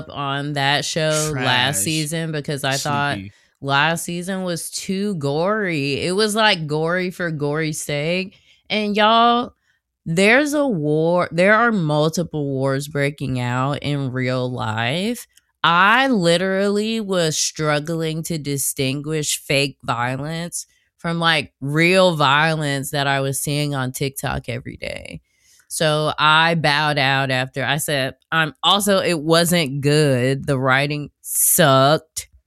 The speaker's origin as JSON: {"language": "English", "region": "Southern US", "country": "United States", "tie": "born or raised there", "said": "I don't think that growing up, I'm from the South, and I think I always wanted to be more"}